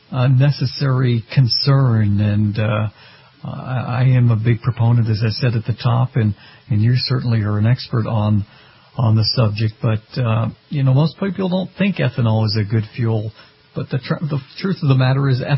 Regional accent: Boston, Massachusetts, United States; including some in Florida as well as my hometown of Boston.

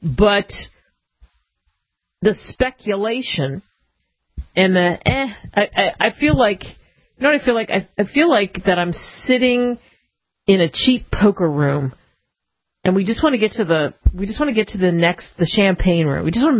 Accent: Philadelphia, Pennsylvania, United States; I mean, I grew up in Constitution Lane. I grew up in Philly.

